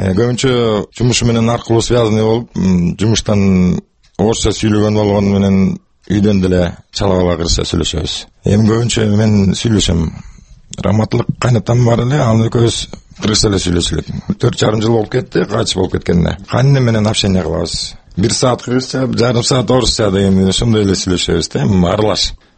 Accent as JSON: {"language": "Kyrgyz", "town": "Naryn", "region": "Naryn Region", "country": "Kyrgyzstan", "tie": "born or raised there", "said": "Нарында төрөлгөм, нарында чоңойгом, нарында эмгичем, амашам менен турам. Бишкекте өзүм семьям турат."}